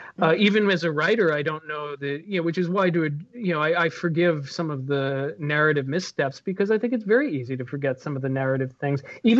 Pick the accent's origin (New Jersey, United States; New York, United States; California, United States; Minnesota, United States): New York, United States; So again, I was born and raised in New York.